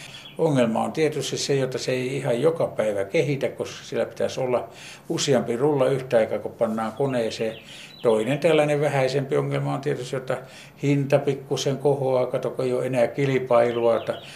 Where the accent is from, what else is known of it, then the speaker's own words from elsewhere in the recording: Ostrobothnia, Finland; born there; olen syntynyt Pohjanmaalla heti pienenä poikana, kulin metsästä